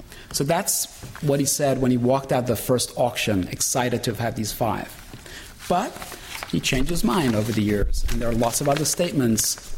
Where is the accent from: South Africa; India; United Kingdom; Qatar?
United Kingdom; England; now in United States; because I grew up in England where the bread is very thin